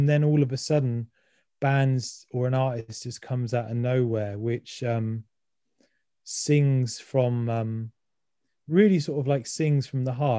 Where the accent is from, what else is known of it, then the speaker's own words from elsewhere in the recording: United Kingdom; But maybe that's because I'm British